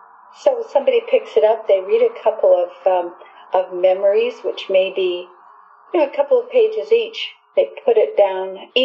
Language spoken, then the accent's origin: English; Brome, Quebec, Canada; I'm from Brome. I stay in touch with that part of the world.